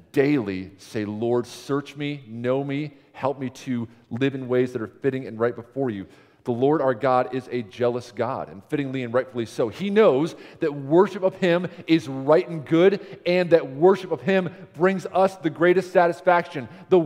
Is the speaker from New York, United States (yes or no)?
yes; New York, United States; I'm from New York.